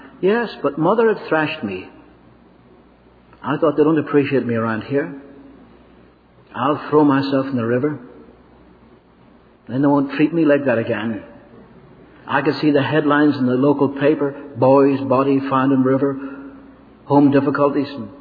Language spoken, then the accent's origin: English; Ireland; I'm Irish. What are the Irish noted for?